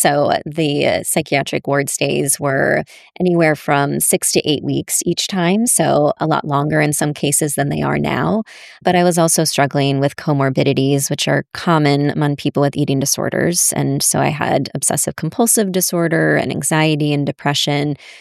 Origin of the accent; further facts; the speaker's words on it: Massachusetts, United States; So I grew up in Massachusetts, and Boston Children's Hospital had and continues to have an eating disorder unit.